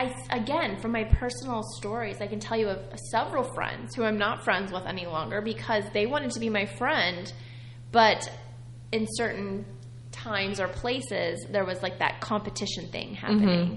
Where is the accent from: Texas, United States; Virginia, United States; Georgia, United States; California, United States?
Texas, United States; I'm from Texas, and in the South, you get married right out of college, and you have babies, you know, in your mid-20s, late 20s at the latest